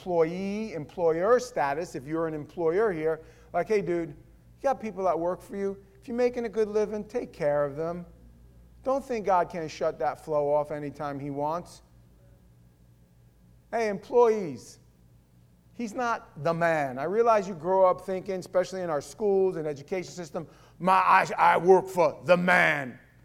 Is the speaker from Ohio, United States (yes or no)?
no; Alabama, United States; accent: southern; In case you didn't know, I'm from Alabama, and I have that southern accent that is evident